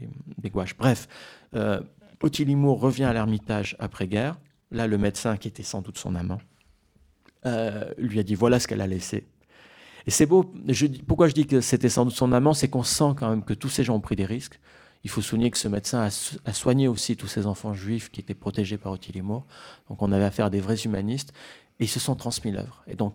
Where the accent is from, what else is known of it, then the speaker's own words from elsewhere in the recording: Marseille, Provence-Alpes-Côte d'Azur, France; Bon, je suis marseillais, j'exagère peut-être un peu